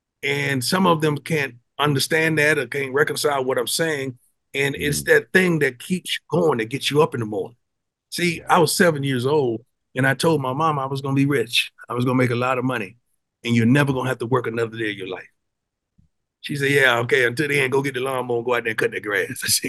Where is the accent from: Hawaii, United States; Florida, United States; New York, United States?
Florida, United States; First of all, I'm from Florida. So we had dog tracks. growing up in Florida.